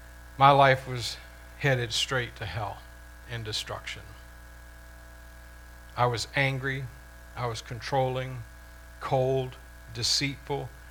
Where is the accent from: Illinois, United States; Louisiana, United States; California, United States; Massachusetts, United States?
Louisiana, United States; I was raised Catholic in South Louisiana and I always believed in God, but I didn't truly know Him.